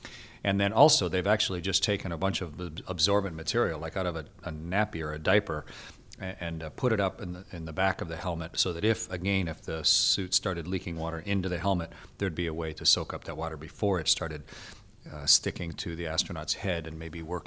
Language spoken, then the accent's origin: English; Canada; I was Canadian.